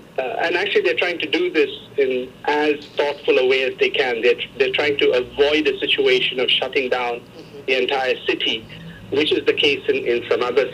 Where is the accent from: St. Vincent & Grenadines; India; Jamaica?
India; also born or lived in Columbus, Ohio, United States; So I was born in India to an Indian dad and a Sri Lankan mom. Before I turned one, we moved to Columbus, Ohio.